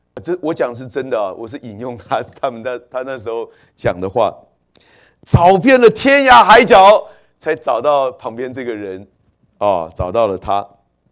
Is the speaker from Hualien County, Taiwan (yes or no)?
no; Taoyuan, Taiwan; 我们如果从国内来或从台湾来的弟兄姐妹都知道，那其实学生要准备联考，我很紧张的